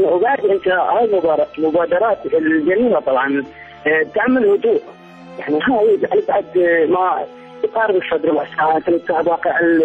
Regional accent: Kirkuk, Kirkuk Governorate, Iraq; أجواء رمضان عندنا بكركوك أعتقد مختلفة شوية

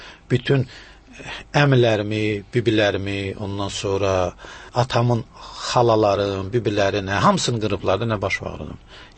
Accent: Shirvan, Azerbaijan; also born or lived in Shamakhi; Uşaqlığım daha çox Şirvanda. Mən, yəni biz 37-ci ildə sürgün olunmuşuq. Əslində Şamaxlıyam mən. Amma bizi sürgün eləyiblər arana ki, bəlkə orada qırılaq. Çünki mənim babam 43-cü ilə qədər Sovet hökumətinə tabi olmayıb, qaçaq olub, Şamaq dağımı, qaçaq sultan nəvəsiyəm

